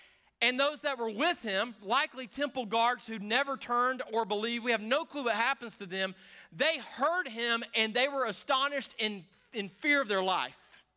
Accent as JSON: {"language": "English", "region": "the South", "country": "United States", "tie": "born or raised there", "said": "I grew up around this in the South."}